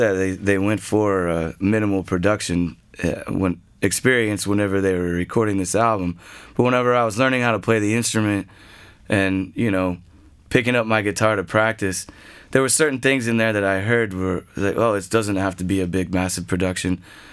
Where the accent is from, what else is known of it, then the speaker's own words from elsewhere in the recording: Brady, Texas, United States; moved away; I think once I did leave Brady, which was my hometown, and got to expand my horizons a little bit